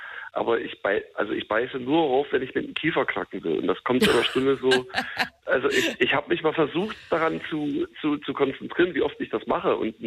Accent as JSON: {"language": "German", "region": "Brandenburg", "country": "Germany", "said": "Ich kann gut sechsen als Brandenburger eigentlich mittlerweile, ne?"}